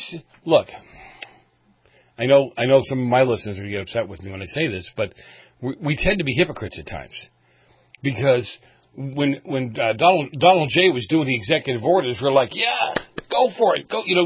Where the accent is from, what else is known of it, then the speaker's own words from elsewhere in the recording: Boston, Massachusetts, United States; I mean, you're from New York. I'm from Boston.